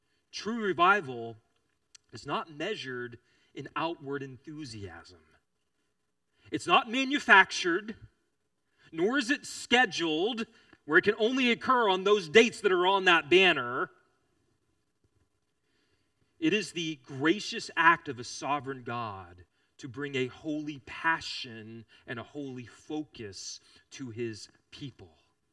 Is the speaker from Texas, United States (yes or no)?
yes; Texas, United States; Now, I'm from Texas.